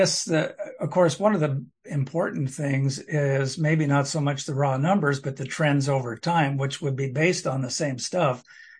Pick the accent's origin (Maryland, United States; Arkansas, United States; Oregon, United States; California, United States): Oregon, United States; now in Washington, United States; I grew up in Oregon and I've lived in Washington most of my adult life.